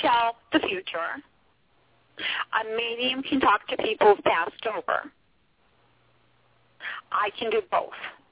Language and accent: English; Pennsylvania, United States; Okay, hey, I grew up in Pennsylvania, too.